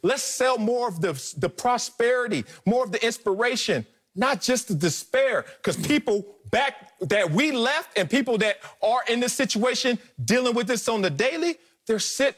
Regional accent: Compton, California, United States; I'm growing up in Compton, California, and my family in our house, we had two white people, Uncle John and Aunt Gloria, that we had to take care

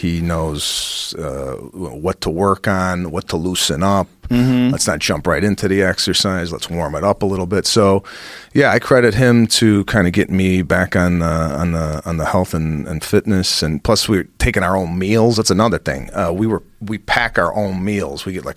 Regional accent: Chicago, Illinois, United States; He's from New York. I'm from Chicago.

